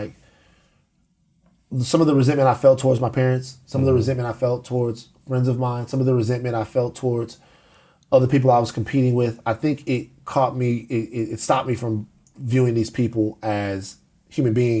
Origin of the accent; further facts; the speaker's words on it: the South, United States; You need to have that look in your eye that sometimes like, I'm from the South.